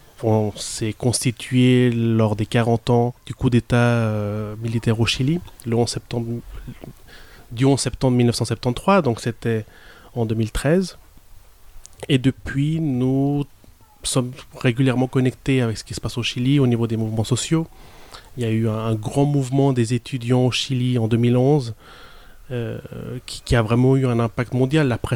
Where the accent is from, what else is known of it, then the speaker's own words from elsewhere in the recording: Switzerland; born there; Je suis chilien d'origine. Je suis suisse parce que je suis aussi né ici. Je suis fils d'ex-réfugiés politiques qui sont arrivés dans les années 70.